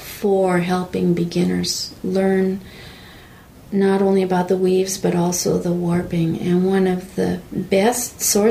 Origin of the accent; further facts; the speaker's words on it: United States; although I am truly an American, even though my ancestors were Swedish.